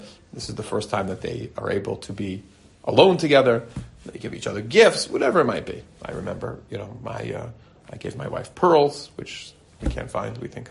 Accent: Israel; English is a second language; Excuse me, I'm from Israel. I not know.

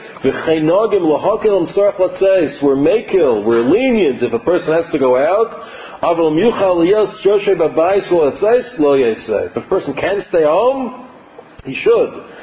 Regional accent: New York, United States; but I'm from New York, so I pick up some of it

